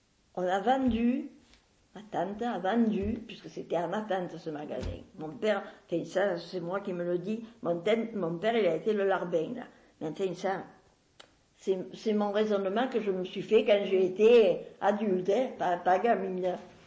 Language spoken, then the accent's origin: French; La Ciotat, Provence-Alpes-Côte d'Azur, France; Je venais de la Ciotat